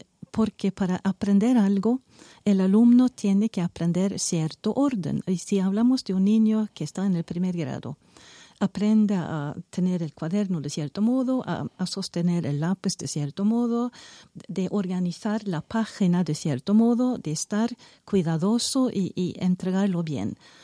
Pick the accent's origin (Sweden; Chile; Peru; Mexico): Sweden; Spanish is a second language; en Suecia, en mi país, introdujeron algo similar ya en 1962. Así que los suecos llevamos 30 años con ese tipo de ley educativa.